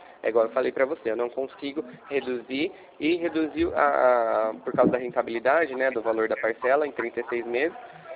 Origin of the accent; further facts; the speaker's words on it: Ribeirão, Brazil; a gente é daqui de Ribeirão, tá vendendo para a nossa cidade.